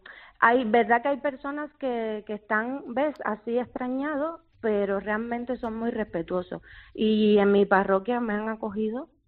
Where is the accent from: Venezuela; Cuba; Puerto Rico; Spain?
Cuba; Yo soy cubana.